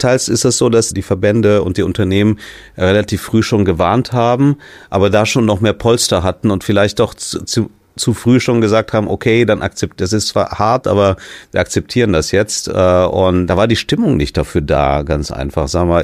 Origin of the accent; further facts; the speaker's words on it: Bonn, North Rhine-Westphalia, Germany; ich bin selbst auch in Bonn aufgewachsen